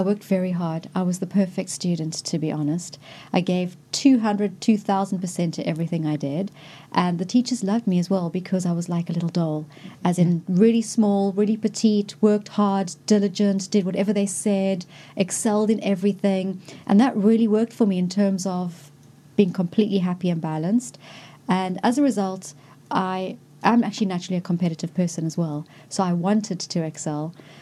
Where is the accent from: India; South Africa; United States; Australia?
South Africa; Cape Town, Western Cape; So I went to school in Cape Town. I'm from Cape Town. I went to a small little intimate school called Rosebank Junior